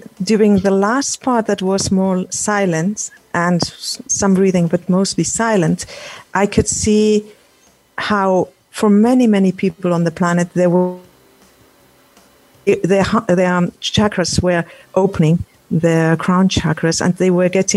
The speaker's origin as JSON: {"language": "English", "country": "Spain", "said": "I'm from Spain."}